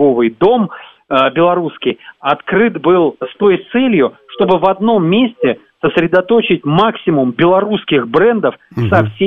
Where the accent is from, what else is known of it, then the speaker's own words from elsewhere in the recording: Volgograd, Volgograd Oblast, Russia; now in Minsk, Belarus; если мы обменяемся с моим родным городом Волгоградом торговыми центрами такими